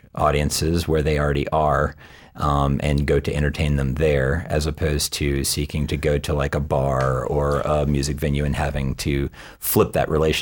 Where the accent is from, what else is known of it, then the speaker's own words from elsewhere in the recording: Stanton, Virginia, United States; I grew up in Stanton, Virginia, small town, Virginia. I wasn't really exposed to a lot of world culture growing up in the mid-80s. In such a small town in, you know, southern United States or mid-Atlantic.